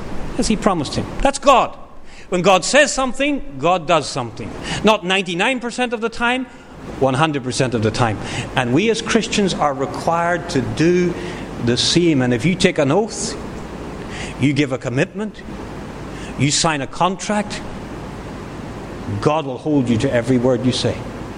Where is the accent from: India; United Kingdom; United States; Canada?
United Kingdom; I grew up in the United Kingdom. It used to be said, you know, that an Englishman's word is his bond.